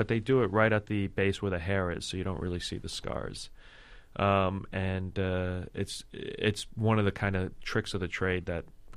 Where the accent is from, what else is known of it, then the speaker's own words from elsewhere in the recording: Brooklyn, New York, United States; I grew up in Brooklyn